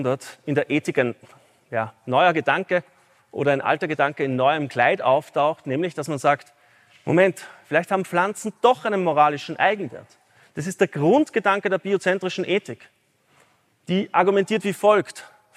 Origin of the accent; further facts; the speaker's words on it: Austria; Wenn Sie das nächste Mal bei uns in Österreich sind, merken Sie, das sind Kathedralen der Natur.